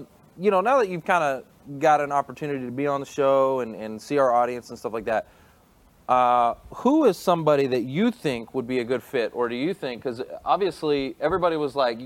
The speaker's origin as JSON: {"language": "English", "town": "Dallas", "region": "Texas", "country": "United States", "tie": "born or raised there", "said": "I was born and raised here in Dallas, and nobody's from Dallas."}